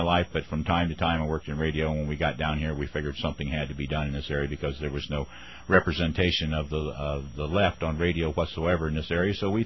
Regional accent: Ohio, United States; now in Florida, United States; I'm originally from Ohio. Isn't everybody down here from Ohio originally?

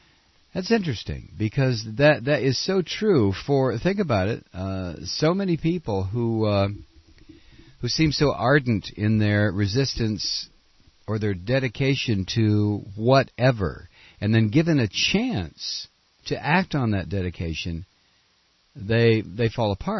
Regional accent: Toledo, Ohio, United States; I thought maybe you lived in Toledo because that's my hometown.

